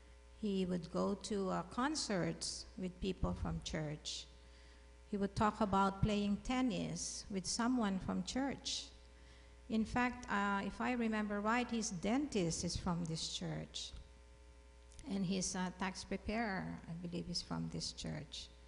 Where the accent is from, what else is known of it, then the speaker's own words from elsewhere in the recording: Manila, Metro Manila, Philippines; And our neighbors, we grew up in Guadalcanal, Santa Mesa, Manila.